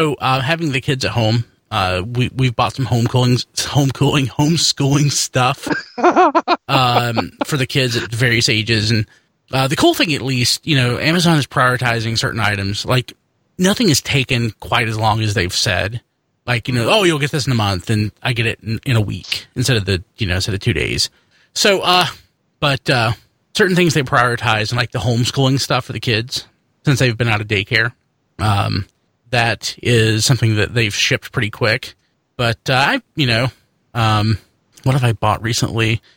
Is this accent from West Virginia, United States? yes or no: no; North Carolina, United States; However you say it. I'm from North Carolina.